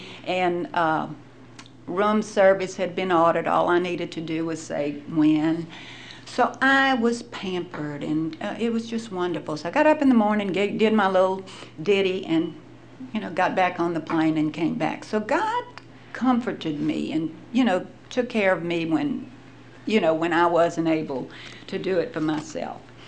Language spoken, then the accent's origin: English; Baton Rouge, Louisiana, United States; born there; Now, the disadvantage is I was born in Baton Rouge.